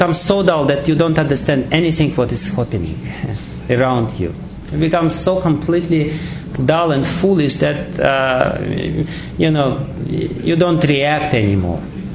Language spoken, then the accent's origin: English; Russia; You know, I'm coming from Russia, this is very much familiar example for me.